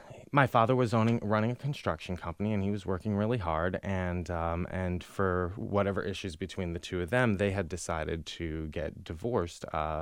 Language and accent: English; New York, United States; Yeah, I'm originally from the Catskill Mountains of upstate New York, and I grew up there in the 80s and early 90s